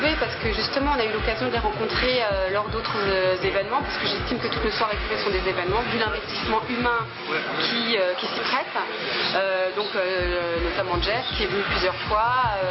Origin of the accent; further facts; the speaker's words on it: Strasbourg, Grand Est, France; Strasbourgeoise, ouais. En fait, on est vraiment des Strasbourgeois purs et durs.